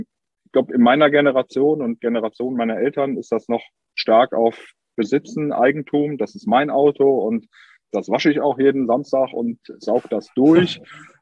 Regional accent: Cologne, North Rhine-Westphalia, Germany; Das merkt man hier als Kölner vor Ort

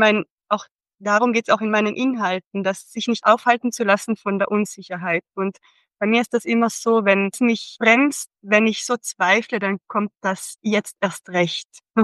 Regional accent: Trentino-Alto Adige, Italy; ich komme aus Südtirol, bin 37 Jahre alt

